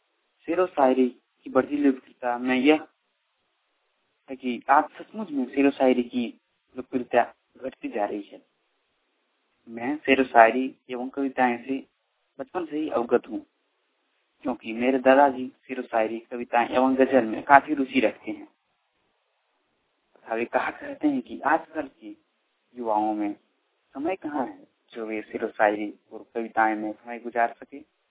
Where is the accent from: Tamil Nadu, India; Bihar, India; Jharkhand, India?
Jharkhand, India; Sirsa; ग्राम Sirsa, post Sirsa, थाना मधुपुर, जिला देवघर का रहने वाला हूँ।